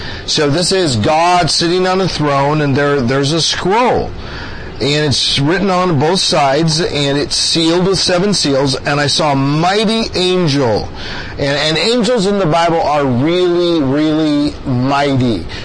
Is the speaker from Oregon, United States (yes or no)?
yes; Portland, Oregon, United States; this is my wife Nancy, and we're from Portland, Oregon